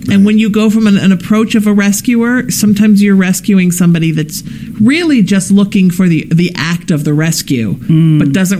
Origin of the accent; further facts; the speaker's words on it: Ireland; We are Irish. We're genetically pre-designed to make more children in any way we can.